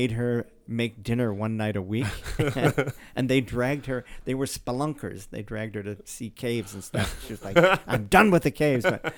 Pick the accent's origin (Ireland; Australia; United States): Australia; But then I'm from Australia.